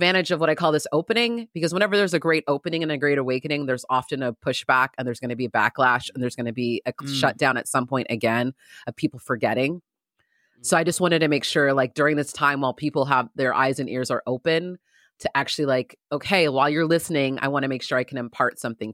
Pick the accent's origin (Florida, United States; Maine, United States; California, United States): California, United States; San Diego; because I grew up in San Diego, in a very predominantly white area of the world.